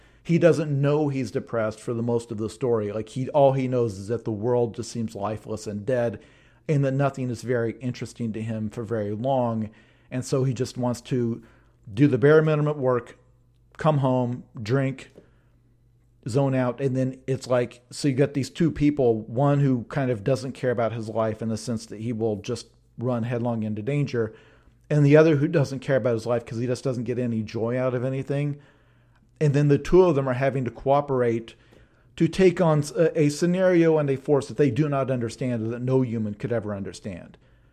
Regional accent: Australia; I grew up in Australia

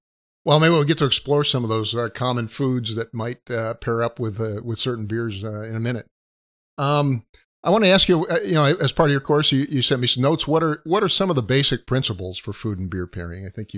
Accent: Rochester, New York, United States; Right across the pond from where I grew up in Rochester.

